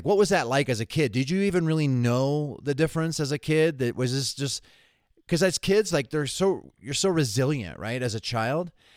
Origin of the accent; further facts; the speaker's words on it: United States; I'm American. I feel like I can't identify with that challenge. Like I grew up in a pretty small house